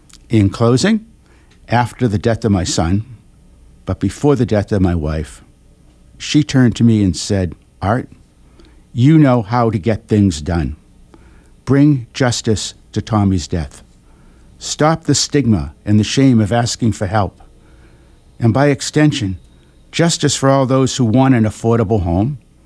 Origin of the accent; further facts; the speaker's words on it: Saugus, Massachusetts, United States; I was raised in Saugus by working-class parents, and after Boston College, I joined the Peace Corps to make a difference in the world.